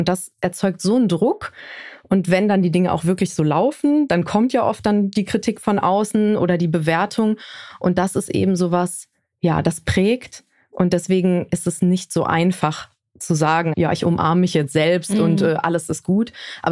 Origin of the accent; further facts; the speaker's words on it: Aachen, North Rhine-Westphalia, Germany; in meiner Heimat in Aachen bin ich eben aufs Land gezogen, ins Grüne, wo es super ruhig ist